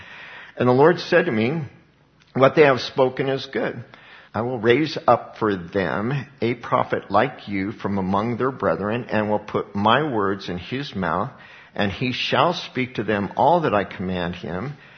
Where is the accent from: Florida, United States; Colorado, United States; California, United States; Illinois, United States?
Colorado, United States; There was black widows where I grew up in Colorado.